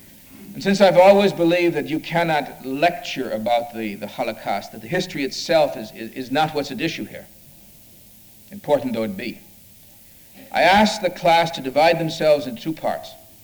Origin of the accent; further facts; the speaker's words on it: Cleveland, Ohio, United States; if instead of being born and raised in Cleveland, Ohio, I'd been born and raised in Sighet, Romania